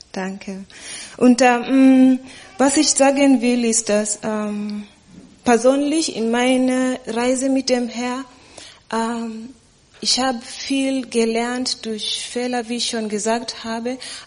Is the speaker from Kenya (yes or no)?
yes; Kenya; Und das ist ja in Kenia passiert, wo ich herkomme. Da wurde ich geboren.